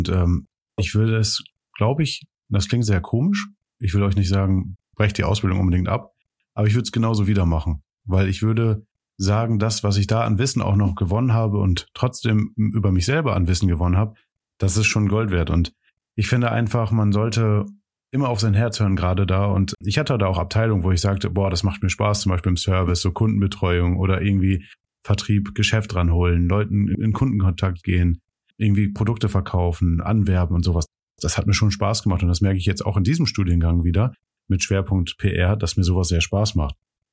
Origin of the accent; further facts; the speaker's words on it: North Sea coast, Germany; now in Gelsenkirchen, Germany; egal ob jetzt in meiner Heimat hier in der Nordseeküste oder hier in Gelsenkirchen mittlerweile